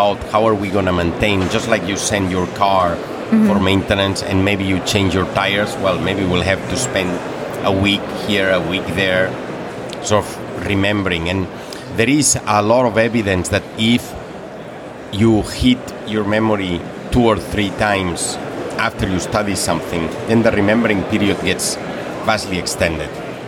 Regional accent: Barcelona, Catalonia, Spain; Barcelona.

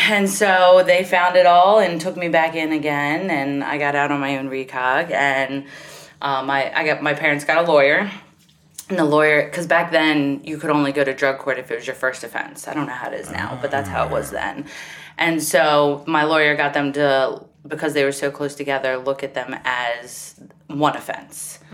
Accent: Glen Burnie, Maryland, United States; All over the place, but mostly Glen Burnie.

